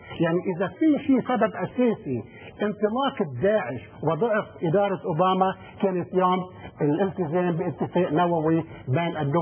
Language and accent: Arabic; Lebanon; now in United States; اما نحن كلبنانيين في الولايات المتحدة، اما من جذور لبنانية، عندنا شو بعد نقدر نقدم للبنان؟